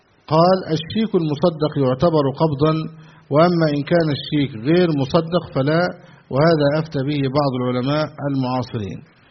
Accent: Egypt; في بلادنا مصر،

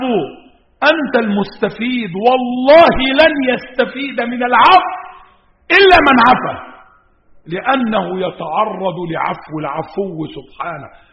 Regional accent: Egypt; بلدنا مصر

